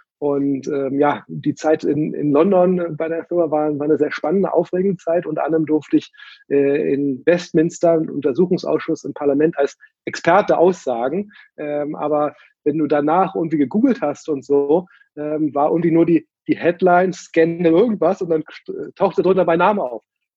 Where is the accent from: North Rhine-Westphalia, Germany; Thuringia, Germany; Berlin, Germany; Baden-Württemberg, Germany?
Berlin, Germany; also born or lived in San Francisco; Dann aus San Francisco bin ich jetzt vor 5, 6 Jahren wieder in meine Heimatstadt Berlin gelandet.